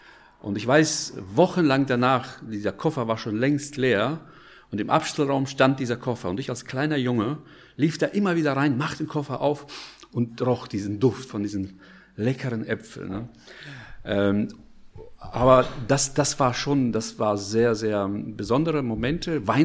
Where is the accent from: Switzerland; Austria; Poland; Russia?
Russia; Siberia; als ich als Kind heranwuchs, ich bin in Sibirien geboren und aufgewachsen